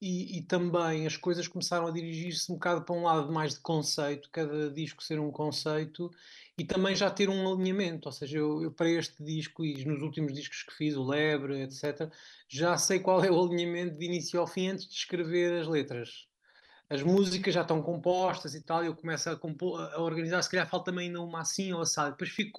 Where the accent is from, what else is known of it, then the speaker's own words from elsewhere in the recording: Praia da Barra, Aveiro, Portugal; eu que cresci, nasci na Praia da Barra, junto ao mar, portanto, com aquela marca do Mar Atlântico, sempre vivi muito perto do mar.